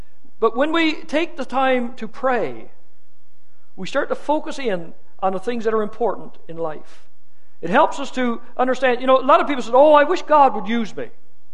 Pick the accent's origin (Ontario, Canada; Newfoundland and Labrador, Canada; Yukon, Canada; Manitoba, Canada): Newfoundland and Labrador, Canada; I didn't know anything about boats, even though I'm from Newfoundland.